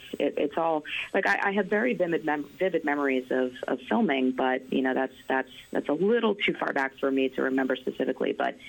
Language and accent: English; New York, United States; So I grew up in New York, and I had never had any sort of acting experience before.